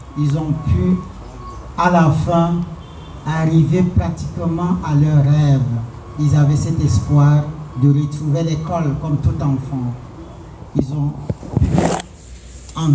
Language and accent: French; Kousséri, Far North, Cameroon; Imaginez-vous, nous sommes tous Camerounais, issus de cette zone. Actuellement, si je décide de me rendre chez moi à Kousséri, je suis obligé de sortir du Cameroun, prendre le vol, aller au Tchad, atterrir à N'Djamena, avant de traverser pour entrer chez moi.